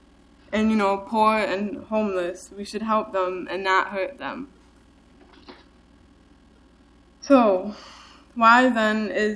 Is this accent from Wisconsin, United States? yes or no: no; New York, United States; also born or lived in Idaho / Montana / Washington; I'm originally from New York, but I've also lived in Idaho, Montana, and Washington.